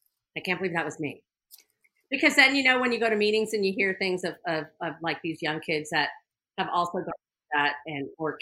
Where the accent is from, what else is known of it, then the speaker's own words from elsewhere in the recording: Los Angeles, California, United States; I came from a nice family, and I, you know, I grew up in Hancock Park, and I went to a private girls' school